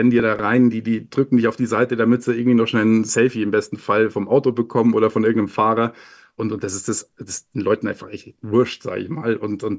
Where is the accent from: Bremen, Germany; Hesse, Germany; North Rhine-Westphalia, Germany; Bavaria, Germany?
Bavaria, Germany; Amberg; born or raised there